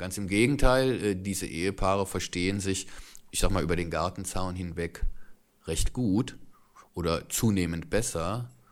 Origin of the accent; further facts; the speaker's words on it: West Germany, Germany; aus meiner Sozialisation als Westdeutscher oder bundesrepublikanischer junger Mann, der ich damals war